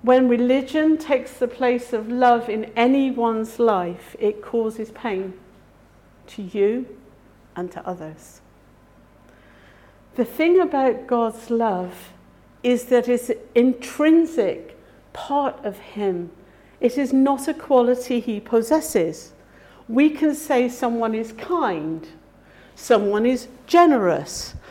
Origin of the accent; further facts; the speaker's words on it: England, United Kingdom; Now, I'm from England